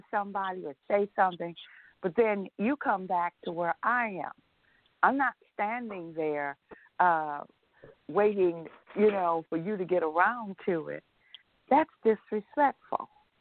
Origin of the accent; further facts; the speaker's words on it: Chicago, Illinois, United States; I'm from Chicago. Don't even go there.